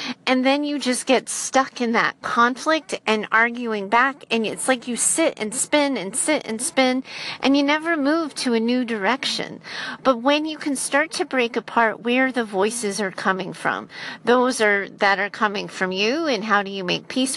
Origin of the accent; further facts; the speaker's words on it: United States; August of 2017, as I talk to you, and I'm an American in the United States.